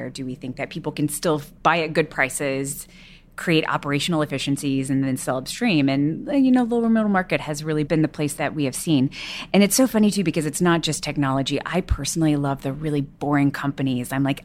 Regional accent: Texas, United States; I grew up in Texas.

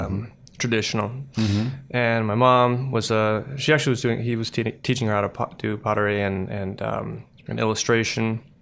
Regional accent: Washington, District of Columbia, United States; born there; I was born in Washington, D.C., but I grew up with my parents who were both artists.

